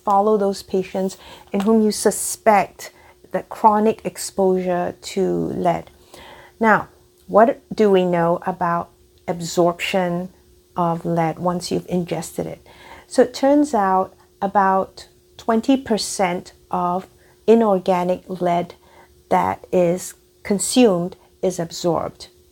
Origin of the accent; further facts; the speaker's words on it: Singapore; growing up in Singapore